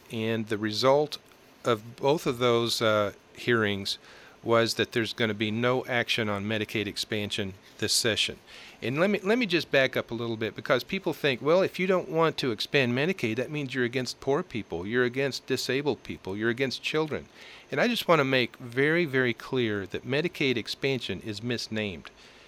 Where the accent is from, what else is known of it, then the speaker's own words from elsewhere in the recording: Coffeyville, Kansas, United States; I remember when I was growing up in Coffeyville, I built a radio on the roof of our house